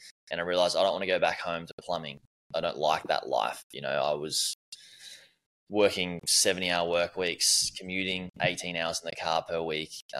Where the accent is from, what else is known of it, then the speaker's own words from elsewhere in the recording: Gold Coast, Queensland, Australia; also born or lived in Melbourne; I grew up in Australia on the Gold Coast. My parents used to live in Melbourne and moved when I was about 8 or 9 to the Gold Coast, sunny Gold Coast